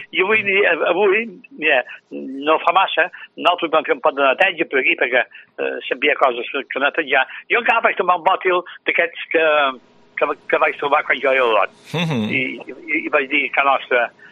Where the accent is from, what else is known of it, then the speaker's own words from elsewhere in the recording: Balearic Islands, Spain; born there; com que vaig néixer a la Cavalleria i vaig començar a anar acompanyat d'un missatge que devia tenir 6 anys.